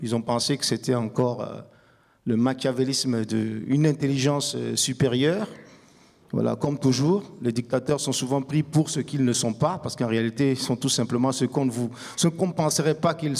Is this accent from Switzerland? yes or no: no; Burkina Faso; je suis burkinabé. Plus précisément de père burkinabé et de mère française, mais je suis né, j'ai grandi au Burkina Faso.